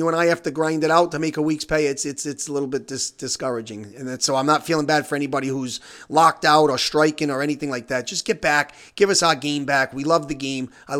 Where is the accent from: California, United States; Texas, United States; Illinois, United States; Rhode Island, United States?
Rhode Island, United States; Johnston; 62-48 over Johnston, my hometown.